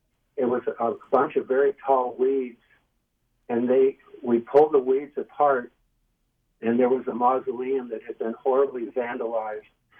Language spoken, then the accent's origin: English; Rochester, New York, United States; I grew up in Rochester, New York. I said, I'd love to see the Yankees play.